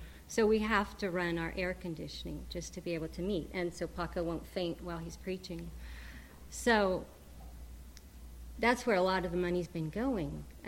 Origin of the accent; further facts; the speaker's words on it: South Carolina, United States; I grew up on the Bob Jones campus where my parents were professors, and it warms my heart to see some of their colleagues still.